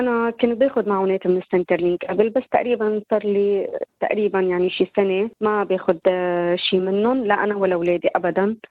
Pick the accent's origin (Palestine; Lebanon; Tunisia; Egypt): Lebanon; أنا صح جدودي سوريين بس أنا خلقت وعشت بلبنان وربيت بلبنان ومعي الجنسية اللبنانية، يعني حصلت على الهوية اللبنانية بسنة تقريبا بتذكر يمكن 95